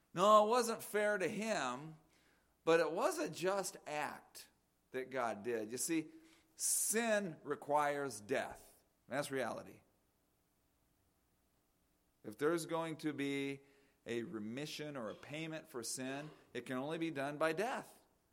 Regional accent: Phoenix, Arizona, United States; my house that I grew up in Maryvale, a suburb of Phoenix, Arizona, part of Phoenix, Arizona.

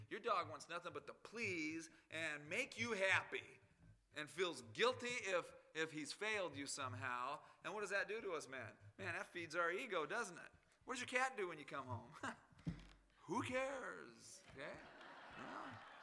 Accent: Arizona, United States; I don't ever draw big game tags anymore in my home state of Arizona.

